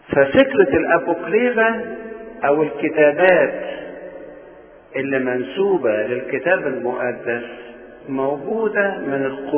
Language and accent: Arabic; Egypt; لأننا احنا بنطلبها كحكومة مصرية أو كمصريين لأن ده هو تراث مصر قديم